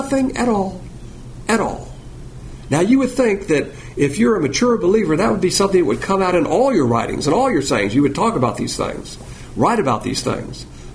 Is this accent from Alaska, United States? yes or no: no; Alabama, United States; I am a Southerner, so it's an illustration that I'm very familiar with. I'm from Alabama